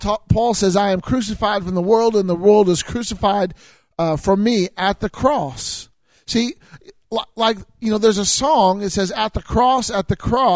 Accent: Illinois, United States; I'm from Illinois, and I went to school in Tulsa, and I made several trips from Illinois to Tulsa.

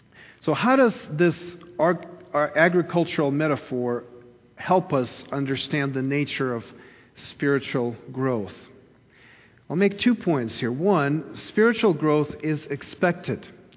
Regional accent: Kyiv, Ukraine; when I grew up in Kyiv in the city

